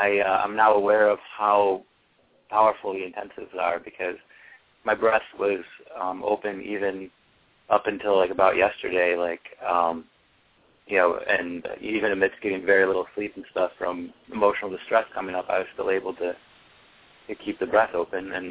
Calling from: Attica, Michigan, United States; from Attica, Michigan.

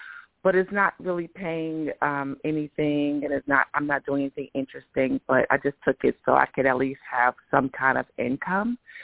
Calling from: Georgia, United States; Oh, hi, this is … I'm calling from Georgia.

